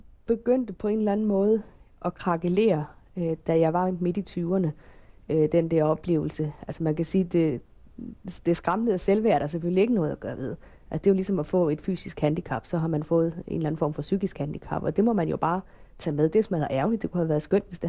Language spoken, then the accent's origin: Danish; Holstebro, Central Denmark Region, Denmark; also born or lived in Sønderjylland; Jeg voksede op i Holstebro i sådan et pænt borgerligt villakvarter.